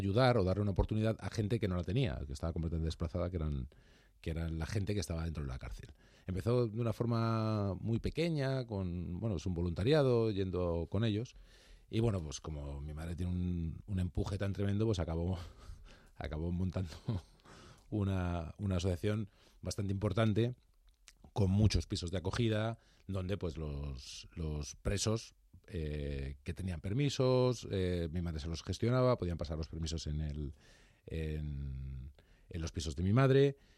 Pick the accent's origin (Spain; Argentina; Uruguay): Spain; Madrid, Community of Madrid; yo soy de Madrid. Claro. Yo he vivido toda la vida en Madrid y estoy encantado de vivir en Madrid.